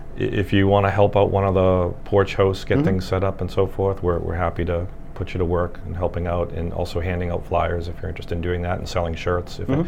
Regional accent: New England, United States; We're from New England, Joe.

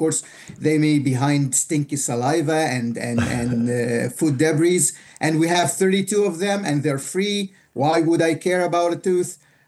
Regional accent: Alexandria, Alexandria Governorate, Egypt; I'm from Alexandria, Egypt. My dad was a dentist.

